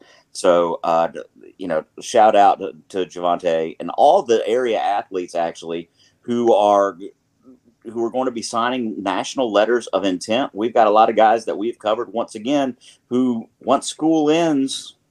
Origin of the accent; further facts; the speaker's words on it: Clemmons, North Carolina, United States; I grew up in Clemens, North Carolina.